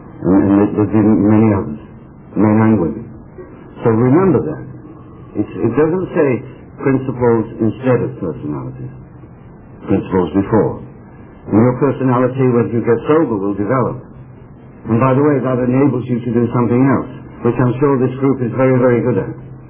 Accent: England, United Kingdom; moved away; you probably realize I'm not from Ohio. I'm from England. Yeah, I'm from England.

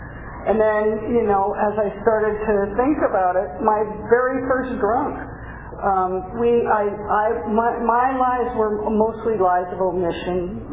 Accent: San Mateo, California, United States; born there; I was born in San Mateo, California, which is over a little south of San Francisco

